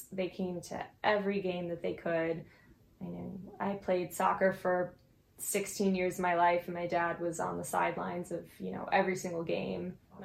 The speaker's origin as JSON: {"language": "English", "region": "Connecticut", "country": "United States", "tie": "born or raised there", "said": "Grew up in Connecticut, never really left. Went to college in Connecticut, obviously."}